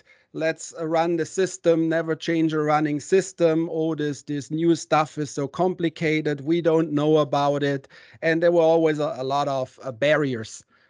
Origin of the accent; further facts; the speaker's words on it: Germany; English is a second language; now in Atlanta, United States; As you may hear from my funny accent, I'm not a real Southern boy from Atlanta. I actually grew up in Germany.